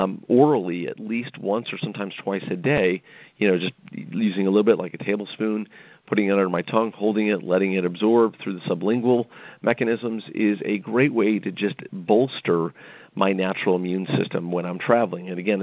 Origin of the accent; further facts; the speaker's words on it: Chicago, Illinois, United States; So here I am back in my hometown of Chicago, and I'm eating and drinking a lot of junk